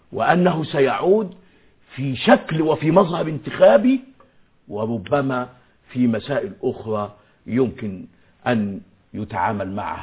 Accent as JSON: {"language": "Arabic", "country": "Egypt"}